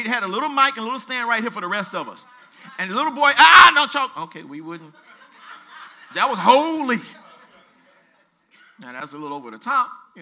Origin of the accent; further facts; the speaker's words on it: Louisiana, United States; I'm from Louisiana, okay? And I get up and I start clapping.